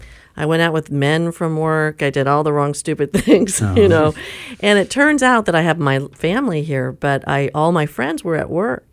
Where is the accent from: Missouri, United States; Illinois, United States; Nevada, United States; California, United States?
California, United States; San Diego; I was born at the old Doctor's Hospital, which is in Point Loma. It's now Kaiser. And I grew up in Del Cerro.